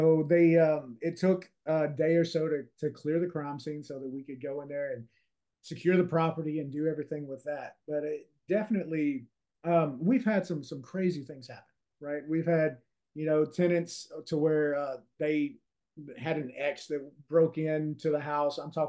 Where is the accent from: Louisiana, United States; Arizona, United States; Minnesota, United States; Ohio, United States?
Louisiana, United States; accent: Louisiana; now in Florida, United States; We moved from Louisiana. If you can't, for the listeners, if you can't tell that I'm from Louisiana with the accent, I'm from Louisiana. We moved to Florida back in 2022.